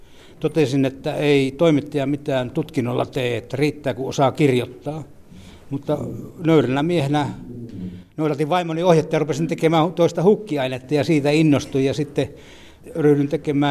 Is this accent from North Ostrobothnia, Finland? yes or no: yes; North Ostrobothnia, Finland; Me olen itse Pohjois-Pohjanmaalta kotoisin, jossa Lapuan liike ei vaikuttanut, mutta sielläkin kyydityksiä tapahtui